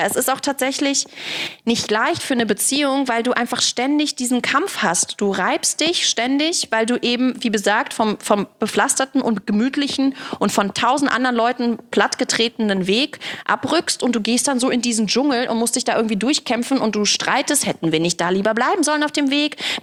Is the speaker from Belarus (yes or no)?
yes; Belarus; Ich komme ja aus Weißrussland.